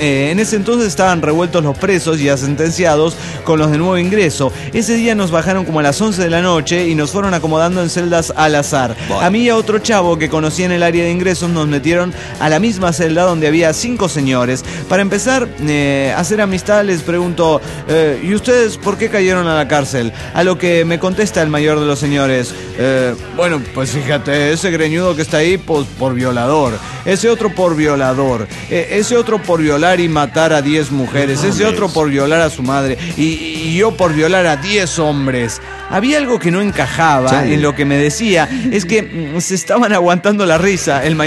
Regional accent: Saltillo, Coahuila, Mexico; de Saltillo, Coahuila, México.

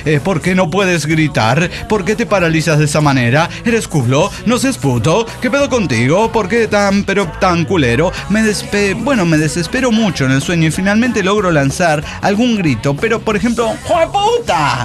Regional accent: Venezuela; now in Colombia; me vine a Colombia hace 10 años, pero salí de Venezuela por persecución política

